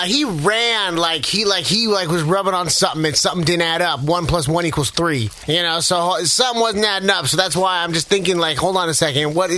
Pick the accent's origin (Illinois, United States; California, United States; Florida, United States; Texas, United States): California, United States; San Francisco; Growing up in San Francisco, I've seen some things.